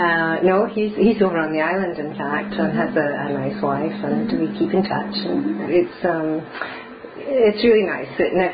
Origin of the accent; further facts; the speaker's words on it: Glasgow, Scotland, United Kingdom; also born or lived in Edinburgh; I was born in Scotland, in Edinburgh, but was brought up in Glasgow because my father was killed during the war.